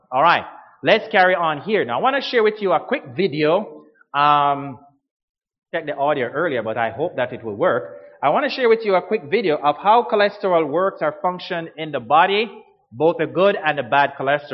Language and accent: English; Ontario, Canada; You see, I'm from Ontario, okay? And I'm just visiting the Maritimes, and this is my first time visiting here.